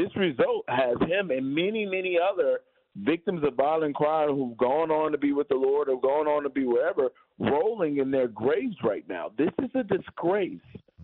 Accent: Chicago, Illinois, United States; I mean, I'm from Chicago, so I keep my head on the swivel

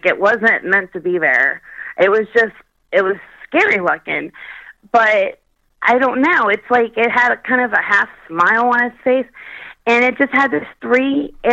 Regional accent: Kentucky, United States; back then, like, I was brought up in Kentucky and stuff, and we just didn't watch TV.

